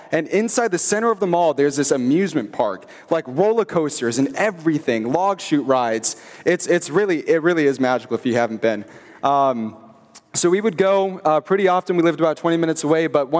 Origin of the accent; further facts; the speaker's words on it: Minnesota, United States; I grew up in Minnesota. I spent 20 years there, Twin Cities area.